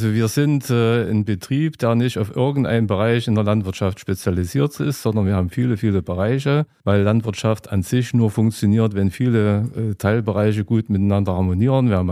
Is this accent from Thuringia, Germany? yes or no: yes; Eisenberg, Thuringia, Germany; ursprünglich komme ich aus der Eisenberger Ecke. Ich bin also im Holzland komme ich eigentlich her